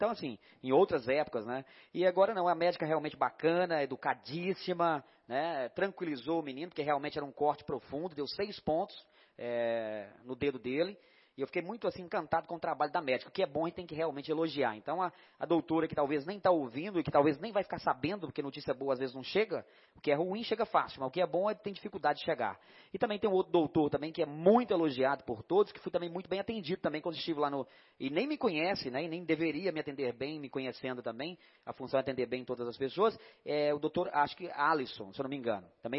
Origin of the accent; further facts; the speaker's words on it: Unaí, Minas Gerais, Brazil; born there; Eu também nasci em Unaí.